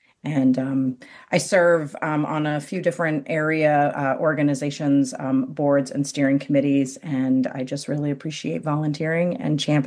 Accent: Maine, United States; I grew up in Down East Maine and I attended university in Machias.

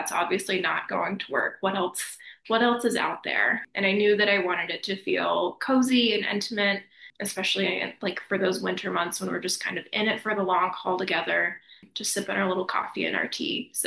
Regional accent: the South, United States; It was so cold. I'm from the South. I was not ready for winter here.

